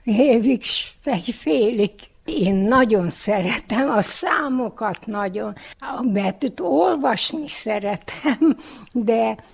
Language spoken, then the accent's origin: Hungarian; Târgu Mureș, Mureș County, Romania; moved away as an adult; a Marosvásárhelyről jöttem, már 14 éve ide a szintézetbe.